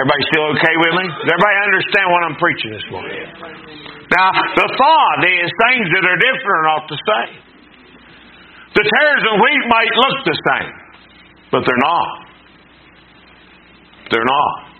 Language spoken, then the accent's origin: English; Wyoming, United States; I'm from Wyoming, and I got that figured out.